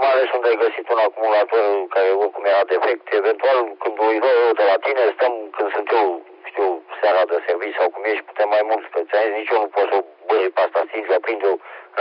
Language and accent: Romanian; Romania; noi suntem români care cred în credința neamului strămoșesc